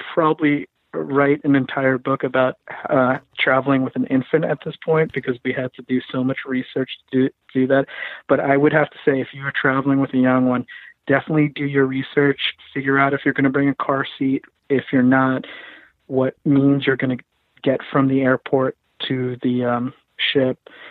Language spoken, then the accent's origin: English; Philippines; I'm Filipino